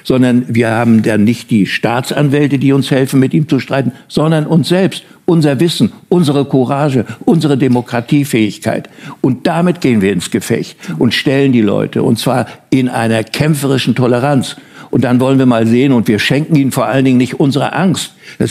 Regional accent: Germany; Ich bin ein Deutscher, ja?

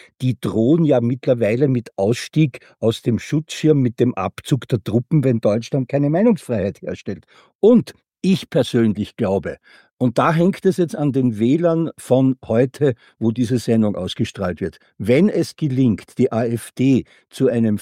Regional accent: Austria; Und da warne ich jetzt als Österreicher einen Schritt danach.

